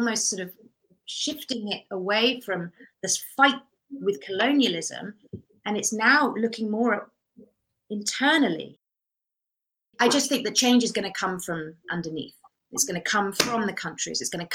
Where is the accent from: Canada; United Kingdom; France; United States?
United Kingdom; I am a British person.